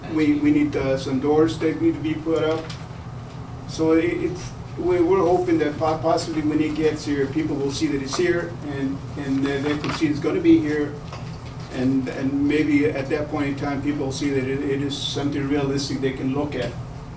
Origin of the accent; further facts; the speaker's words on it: Orange Cove, California, United States; I went to high school with them because I was raised in Orange Cove.